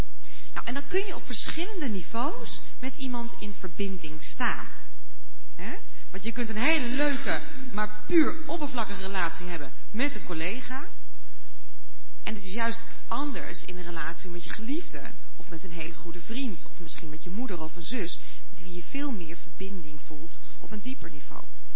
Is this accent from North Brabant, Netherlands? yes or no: no; Achterberg, Utrecht, Netherlands; Hallo, ik kom uit Renen. Erger nog, ik kom uit Achterberg.